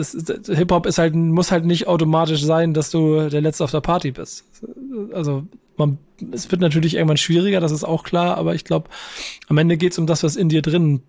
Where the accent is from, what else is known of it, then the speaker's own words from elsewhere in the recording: Hamburg, Germany; das bin Hamburger, das sage ich